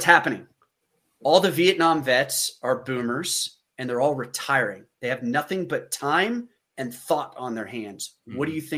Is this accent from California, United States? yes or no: no; Oklahoma, United States; Because I'm from Oklahoma.